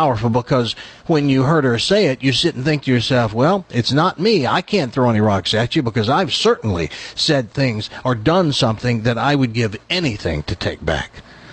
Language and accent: English; the South, United States; I'm from the South, and I know that people usually don't use it once